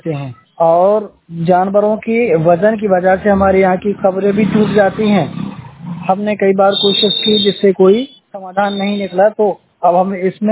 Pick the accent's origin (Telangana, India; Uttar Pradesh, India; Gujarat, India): Uttar Pradesh, India; Charkhari; میں چرخاری کا نواسی ہوں، میرا ضلع محبوبہ ہے۔